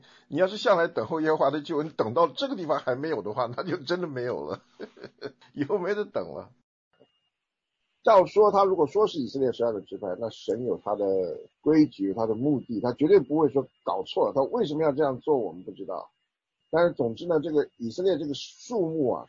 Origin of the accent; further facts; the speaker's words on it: Henan, China; 就像上海人，你们上海人会欺负我们河南人